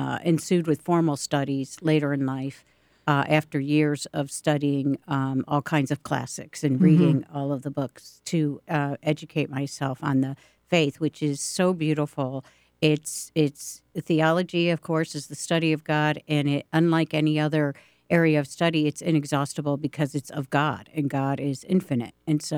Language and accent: English; Akron, Ohio, United States; No. I'm from Akron, Ohio.